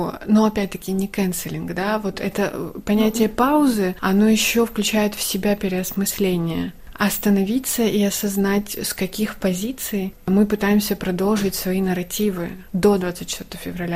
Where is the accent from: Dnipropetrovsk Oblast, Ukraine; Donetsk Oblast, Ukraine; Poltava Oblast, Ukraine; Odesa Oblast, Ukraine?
Poltava Oblast, Ukraine; now in Paris, France; она родилась в 30 километрах от моего родного города. И до сих пор она родилась в городе Градежск Полтавской области.